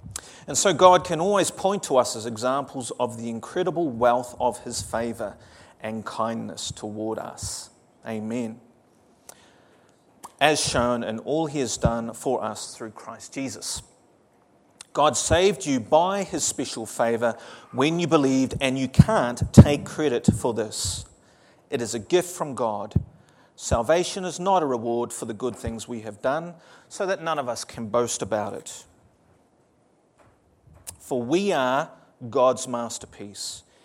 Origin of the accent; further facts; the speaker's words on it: Auckland, New Zealand; born there; I was born in New Zealand, Auckland, New Zealand.